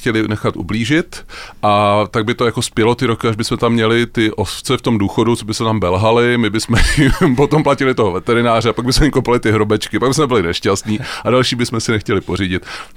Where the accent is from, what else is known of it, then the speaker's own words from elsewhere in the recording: Prague, Czechia; nic se nemění na tom, že Praha je moje rodné město, že to tady mám rád